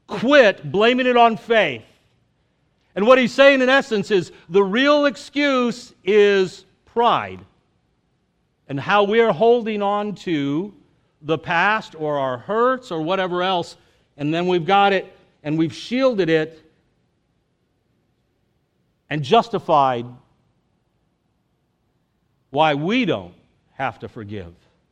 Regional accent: United States; Something that I confess as an American, I don't like to hear.

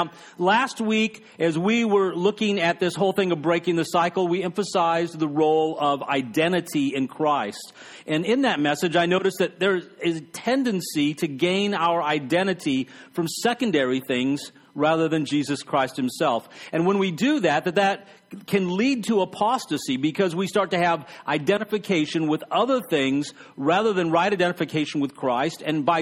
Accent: Texas, United States; And I grew up in West Texas.

